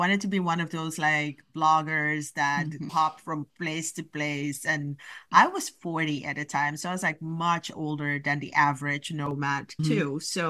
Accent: Curaçao; moved away as an adult; also born or lived in Netherlands; so I was born and raised in Curacao, like so many of us back then and even now, we when we want to go to university and expand our education, we usually get off the island.

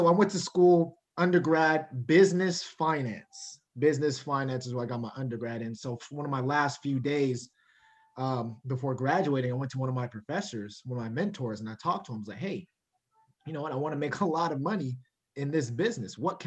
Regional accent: California, United States; I tell you, man, the first day I went to New York, you know, I'm from California, you know, we a little slow.

